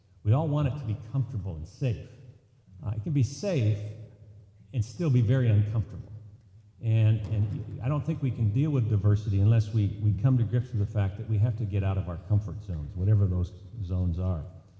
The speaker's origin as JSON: {"language": "English", "town": "Philadelphia", "region": "Pennsylvania", "country": "United States", "said": "For instance, I'm from Philadelphia."}